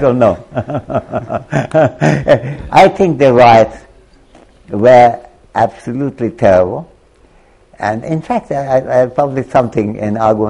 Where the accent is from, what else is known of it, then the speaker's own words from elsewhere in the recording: India; Well, I'm certainly not above it as an Indian citizen and as an Indian voter. I stand in long queues to keep that, to keep my voting rights. Overseas citizenship would not do it. I do it because I want to participate in my country's future.